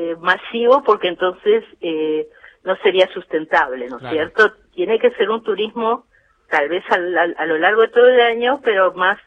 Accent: Bahía Blanca, Buenos Aires Province, Argentina; Yo nací en Bahía Blanca, me crié, estudié en Bahía Blanca, y en Pehuenco mis padres tenían una casa de fin de semana.

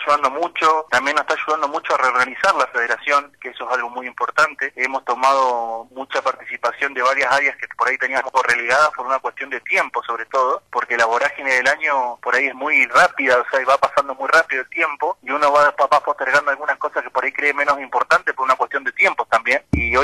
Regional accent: Caleta Olivia, Santa Cruz, Argentina; Porque yo soy de Caleta Olivia, hoy en día acá nosotros no tenemos ningún caso

